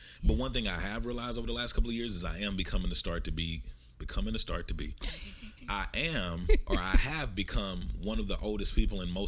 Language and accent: English; Nigeria; I'm from the Igbo tribe in Nigeria.